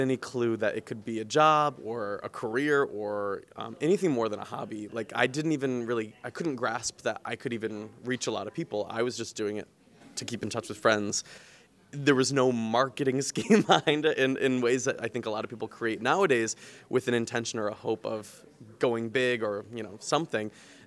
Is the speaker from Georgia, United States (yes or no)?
no; Okemos, Michigan, United States; I'm from Okemos, so I grew up on Hagedorn. Then I moved right down the road to East Wilson Hall.